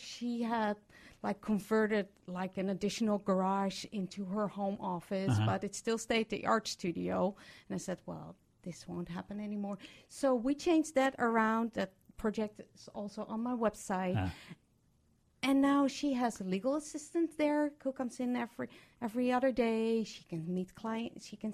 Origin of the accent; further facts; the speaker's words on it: Amsterdam, North Holland, Netherlands; I'm from Amsterdam. I'm used to small spaces.